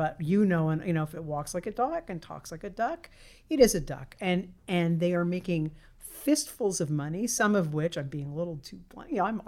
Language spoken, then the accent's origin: English; Montreal, Quebec, Canada; I grew up in Montreal.